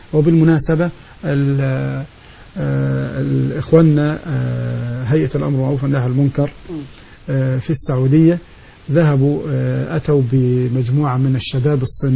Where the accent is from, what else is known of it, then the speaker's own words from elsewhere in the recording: Egypt; عندنا في مصر